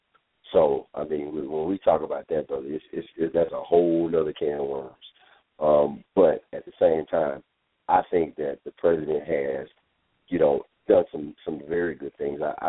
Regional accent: Chicago, Illinois, United States; Chicago. Like, that's the first thing I'm going to do as president. Like, I'm going to straighten out my hometown.

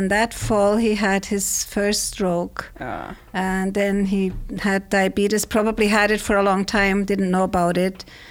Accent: Switzerland; And then I grew up in Switzerland, you know.

